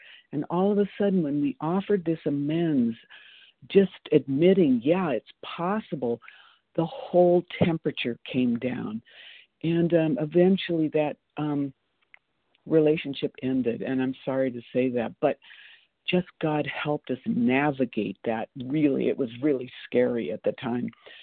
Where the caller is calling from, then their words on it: Boise, Idaho, United States; I'm from Boise, Idaho.